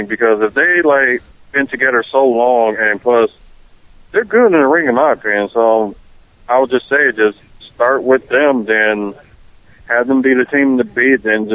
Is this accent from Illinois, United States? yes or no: no; Milwaukee, Wisconsin, United States; I'm from Milwaukee.